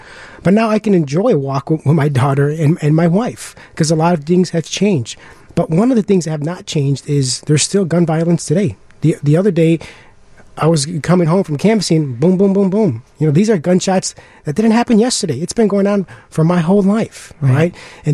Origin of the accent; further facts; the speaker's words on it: Chicago, Illinois, United States; I was born and raised in Pilsen for the past 33 years of my life, and I love my community.